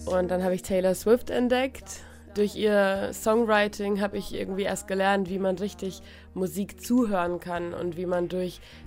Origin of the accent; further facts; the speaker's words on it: Hamburg, Germany; Ich komme aus Hamburg.